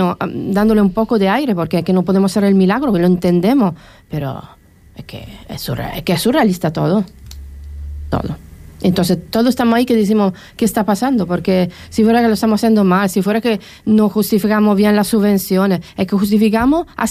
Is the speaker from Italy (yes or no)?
no; Canary Islands, Spain; yo soy majorero, pero me da mucha pena de lo que está pasando en la isla.